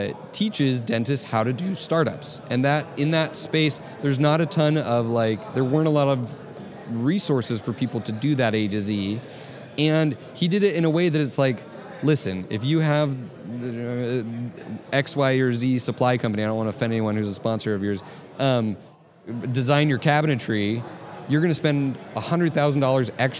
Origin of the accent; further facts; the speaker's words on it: Canada; And like I don't even really own that as a Canadian.